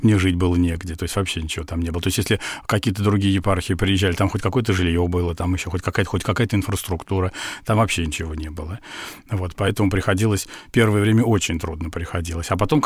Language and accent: Russian; Sergiev Posad, Moscow Oblast, Russia; я родился в Загорске, и потом в Сергиевом Посаде. То есть это мой родной город, то есть это вообще моя родина.